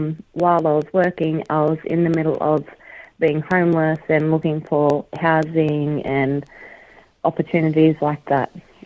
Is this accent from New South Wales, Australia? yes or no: yes; New South Wales, Australia; I'm a 36-year-old Aboriginal woman. I come from the Kamilaroi Nation. I have a lot of family in Inverell and Moree and all over New South Wales.